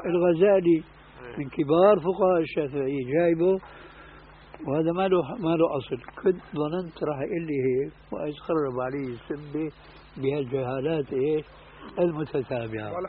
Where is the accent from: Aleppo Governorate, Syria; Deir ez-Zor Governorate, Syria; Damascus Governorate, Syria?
Damascus Governorate, Syria; Damascus; وهذا قليل جدا عندنا في دمشق